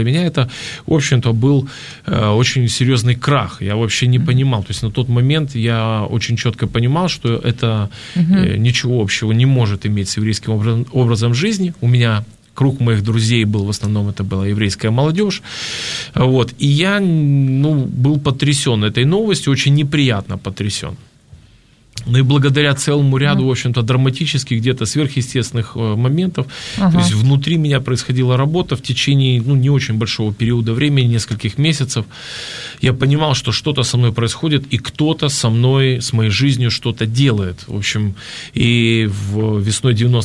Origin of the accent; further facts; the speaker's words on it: Chișinău, Moldova; Мы приехали из города Кишинев, Молдова. И, ну, в общем-то, все наши корни оттуда. А, собственно, и еврейские вот корни наши из Бессарабии.